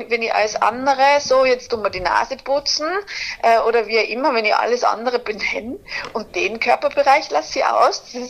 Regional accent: Tyrol, Austria; also ich selber bin ursprünglich aus Tirol, aus dem Tiroler Unterland

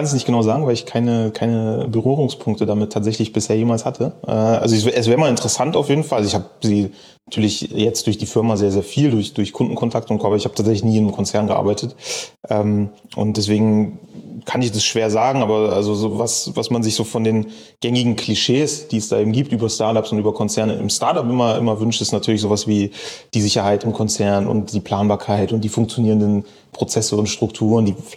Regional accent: Bremen, Germany; born there; Also ich habe da in Köln studiert. Ich komme gebürtig eigentlich aus Bremen.

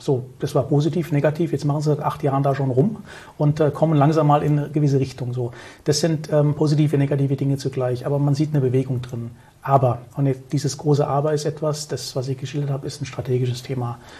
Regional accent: Southern Germany, Germany; ich bin aus Süddeutschland, dort haben wir schon so ein paar städtische Lagen

